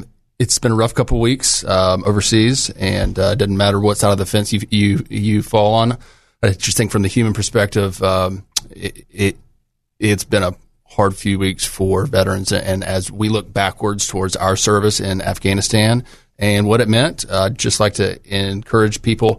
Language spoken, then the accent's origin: English; Scott, Arkansas, United States; I grew up in Scott, Arkansas.